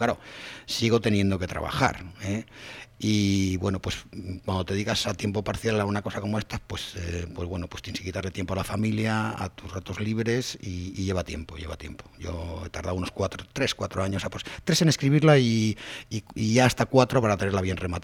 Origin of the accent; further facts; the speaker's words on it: Cantabria, Spain; yo, pues como soy cántabro, escogí que primero se presentase en mi tierra, porque me sentía más arropado